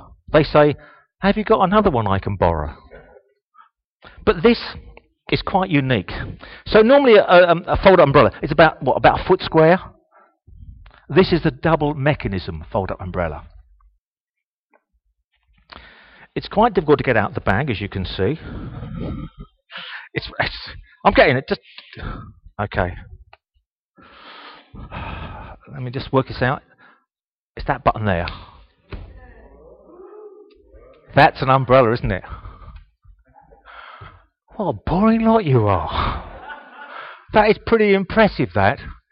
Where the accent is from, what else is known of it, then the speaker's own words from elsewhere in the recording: England, United Kingdom; The problem is, being English, that's all I ever talk about.